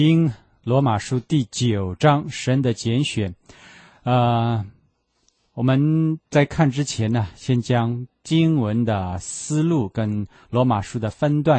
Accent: China; 那尤其是对我们中国人来读圣经呢，觉得讲到犹太人跟神的心意，怎外邦人呢好像总是觉得隔得很遥远

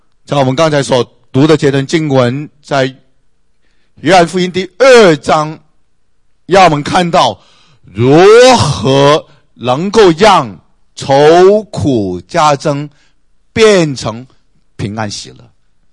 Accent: China; 就像我们中国人啊，这个婚宴是一件大事情啊

